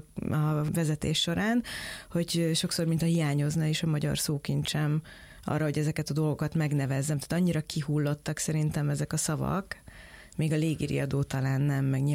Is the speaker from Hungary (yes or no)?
yes; Budapest, Hungary; így budapestiként